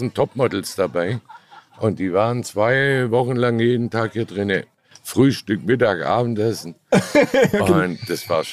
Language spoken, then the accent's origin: German; Baden-Württemberg, Germany; Ich bin Schwabe.